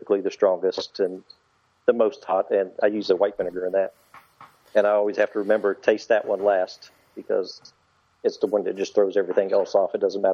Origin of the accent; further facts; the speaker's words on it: Goldsboro, North Carolina, United States; Scott's barbecue sauce from made in Goldsboro, North Carolina, which was my hometown.